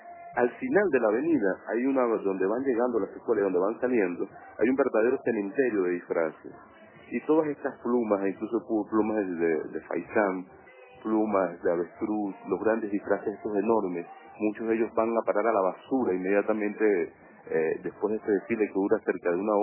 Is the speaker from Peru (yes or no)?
no; Venezuela; Yo soy venezolano.